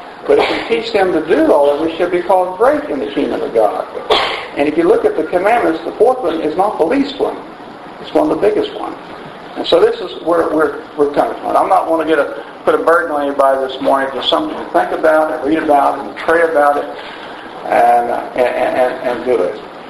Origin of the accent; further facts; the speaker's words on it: Prague, Oklahoma, United States; He's from Prague, and I'm from Prague too.